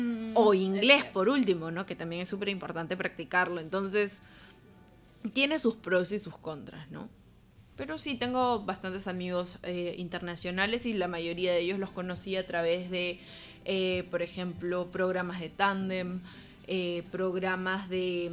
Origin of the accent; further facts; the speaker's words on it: Lima, Peru; now in Linz, Austria; yo vengo de Lima. Lima es una ciudad con más de 10 millones de habitantes. Es una ciudad enorme y de Lima venir a una ciudad como Linz es un cambio en verdad bastante chocante.